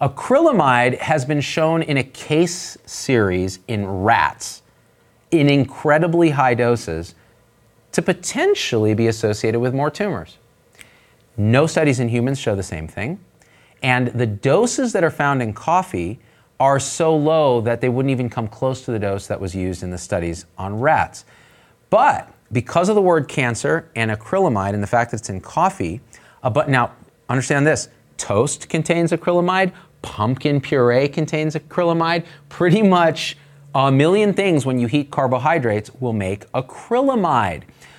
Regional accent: California, United States; I come from the Bay Area. All my friends are liberals.

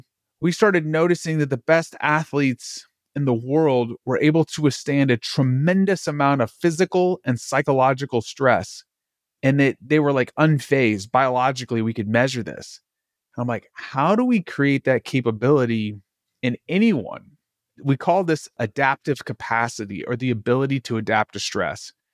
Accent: Dallas, Texas, United States; Yeah, so I grew up in Dallas, Texas. I was an overweight kid.

